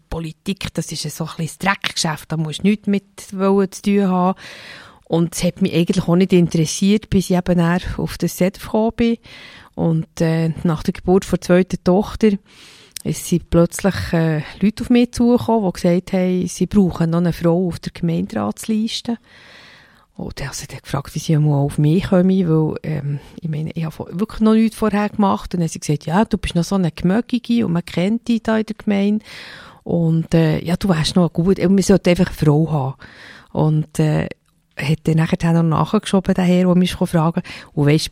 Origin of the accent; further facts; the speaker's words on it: Bern, Switzerland; now in Seeland, Switzerland; Ja, ich bin ein Berner Mädchen, bin in der Stadt Bern aufgewachsen, wohne aber seit 1982 im Seeland.